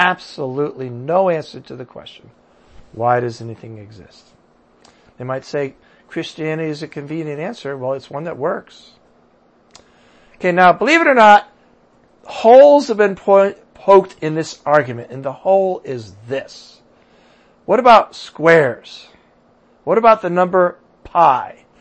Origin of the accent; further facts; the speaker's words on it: United States; And I'm an American, so I don't go that far